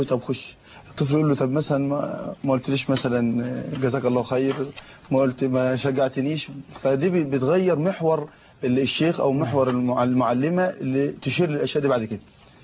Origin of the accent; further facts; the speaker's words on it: Damietta, Damietta Governorate, Egypt; احنا بفضل الله في عندنا في دمياط